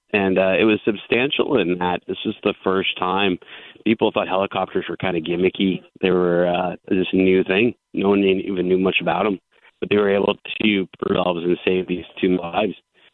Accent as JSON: {"language": "English", "town": "Boston", "region": "Massachusetts", "country": "United States", "said": "So there was a nor'easter. I'm from Boston, so I'm very familiar with that."}